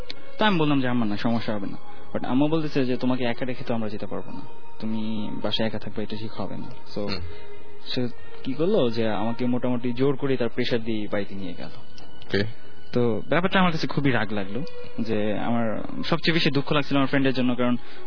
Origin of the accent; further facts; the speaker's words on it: Muktagacha, Mymensingh Division, Bangladesh; আমি ময়মনসিং এর মুক্তাগাছা থেকে এসেছি, ইন্টারমিডিয়েট ফার্স্ট ইয়ারে পড়ছি।